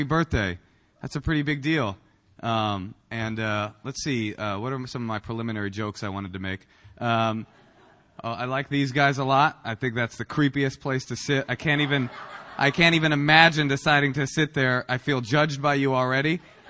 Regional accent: the South, United States; accent: southern; My southern accent and my sagging pants, and I'd be in the back and I'd be talking.

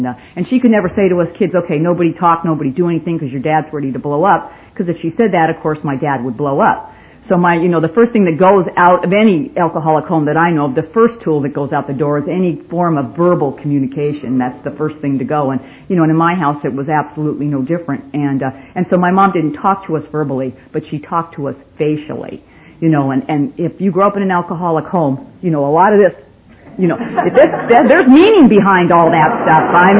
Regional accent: California, United States; Even though I came from California and it was really warm and it's really cold here, I still wore my really cute California little sandals last night

